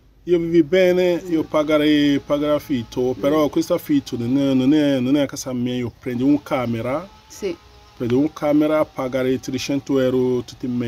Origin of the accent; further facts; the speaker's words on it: Nigeria; now in Italy; I'm from Nigeria.